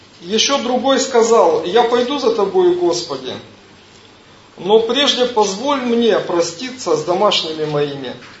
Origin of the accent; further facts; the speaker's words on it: Ukraine; Я тоже приехал с Украины. Не так давно.